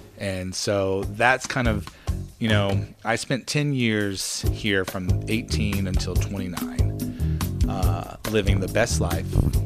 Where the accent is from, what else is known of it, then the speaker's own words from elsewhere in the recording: Tennessee, United States; Well, I grew up in Overton County, so this is home for me.